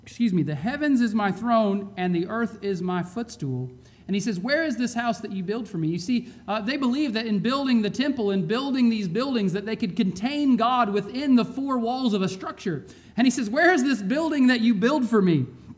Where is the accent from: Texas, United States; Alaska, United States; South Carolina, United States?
Alaska, United States; I think about growing up in Alaska and all the big mountains that I saw